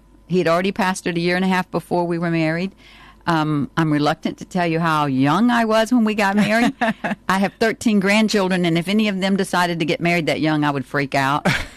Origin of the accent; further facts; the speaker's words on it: New Orleans, Louisiana, United States; accent: Southern drawl; Sure. I'm from the South. That's the accent you hear, South of America, in New Orleans, Louisiana, in the South of the United States, I'm sorry.